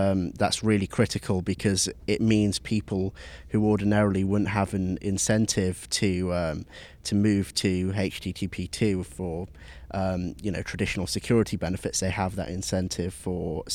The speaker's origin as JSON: {"language": "English", "town": "Rugby", "region": "West Midlands", "country": "United Kingdom", "tie": "born or raised there", "lives_now": "London, United Kingdom", "said": "My hometown, I tend to live in London nowadays, but my hometown is a town called Rugby in Warwickshire in the UK."}